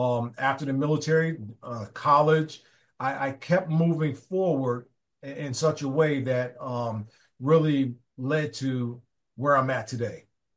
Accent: Bridgeport, Connecticut, United States; to make sure that because I'm from Bridgeport and we're involved and the students are involved, I'm really pushing to make this known.

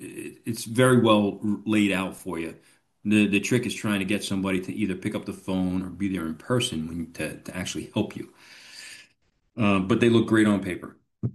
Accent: New York, United States; right? I had to check out my home state, New York.

